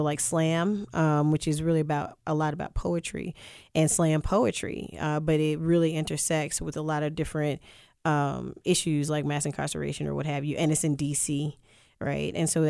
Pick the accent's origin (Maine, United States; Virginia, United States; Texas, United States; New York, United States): Virginia, United States; I'm from Virginia, so you know, whether it's … really, right, really put Virginia on the map in that space.